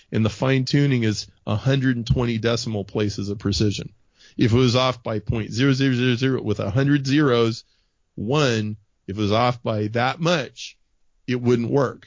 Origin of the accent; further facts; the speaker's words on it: Nebraska, United States; We grew up in Nebraska and went to a very, very, very conservative church.